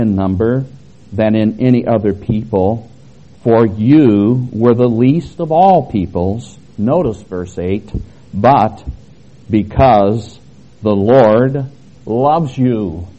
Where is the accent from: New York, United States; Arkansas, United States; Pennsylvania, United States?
Arkansas, United States; But I'm pretty sure I'm from Arkansas. as some of you are probably discovering, oh yeah, he is from Arkansas for sure.